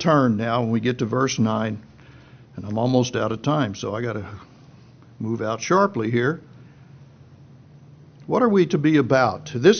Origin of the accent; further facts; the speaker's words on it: Plainview, Texas, United States; Growing up in Plainview, Texas, it's almost that kind of talk.